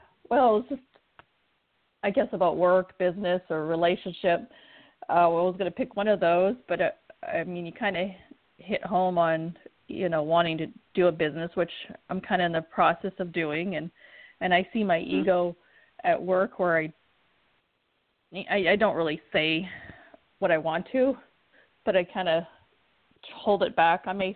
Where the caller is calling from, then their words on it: Florida, United States; I'm calling from Florida